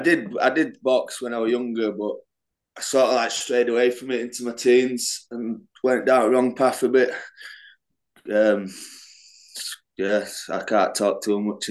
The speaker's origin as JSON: {"language": "English", "town": "Knottingley", "region": "Yorkshire and the Humber", "country": "United Kingdom", "said": "No, they always pronounce from Leeds, but I'm from Nottingley. Yeah, it's just a little town. So Mark Tiffin's from Nottingley. So we both live in Nottingley."}